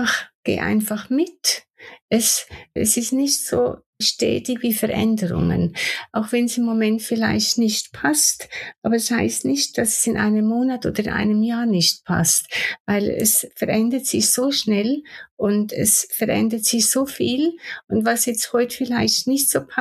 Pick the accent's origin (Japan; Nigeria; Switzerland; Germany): Switzerland; Ich komme aus der Schweiz, deswegen.